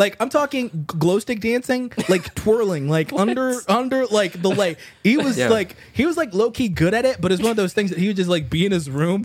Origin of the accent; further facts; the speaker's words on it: Tanzania; now in United States; So I'm from Tanzania, East Africa. So my mom still lives there, and I have family and friends who live there.